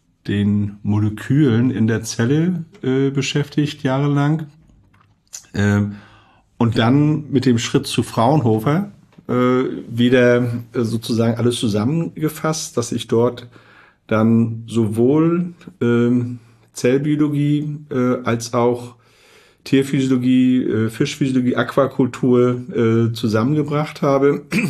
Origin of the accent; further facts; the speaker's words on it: Wismar, Mecklenburg-Vorpommern, Germany; ich komme aus Wismar, ja, also bin da auch also an der Küste geboren und dementsprechend schon als Kind immer eng mit dem Wasser verbunden gewesen.